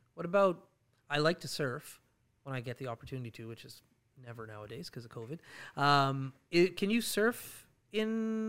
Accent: Canada; obviously, like me growing up in Canada, winter activities were a big thing.

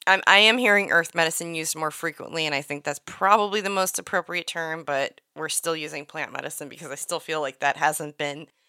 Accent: Maine, United States; now in Maryland, United States; Vermonter? Yeah, well, because I'm from Maine, you know, and they call people from Maine Mainers.

